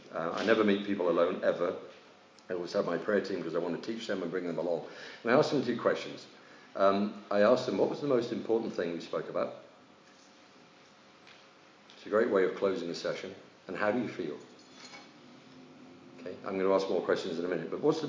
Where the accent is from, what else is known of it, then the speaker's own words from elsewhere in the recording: United Kingdom; I said, I'm British.